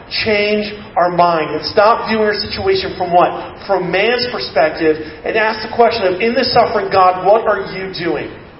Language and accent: English; United States; I love being an American because we all know Jesus is a Texan